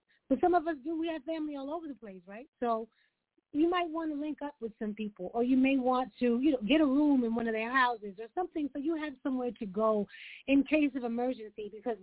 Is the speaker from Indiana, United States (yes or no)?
no; New York, United States; also born or lived in New Jersey; I'm a New Yorker. I'm a New York girl. I lived in Jersey for many years